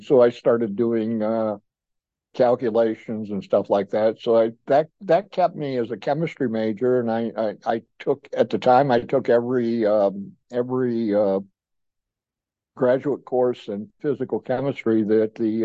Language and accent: English; Ohio, United States; My family, I was an only child. I grew up in Ohio, with a lot of relatives.